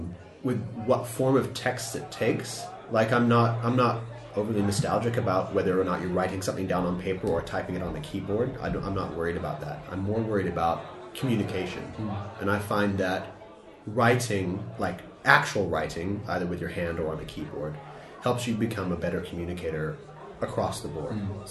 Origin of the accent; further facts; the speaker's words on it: New Zealand; But you know, I come from New Zealand mostly, so that's how they talk over there anyways.